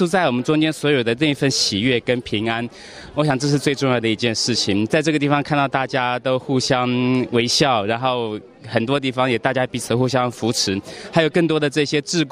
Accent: Taiwan; 我自己是从台湾来的，我是中国的神父，

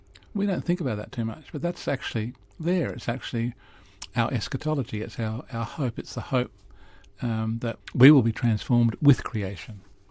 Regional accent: South Australia, Australia; I think there is a great consciousness in Australia, and I come from South Australia where climate change is actually already evident.

